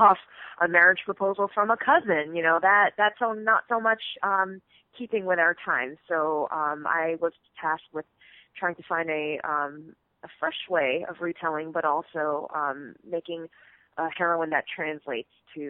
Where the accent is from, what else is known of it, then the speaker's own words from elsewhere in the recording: New York, United States; but I'm from New York, so I'll be doing a number of events in the three boroughs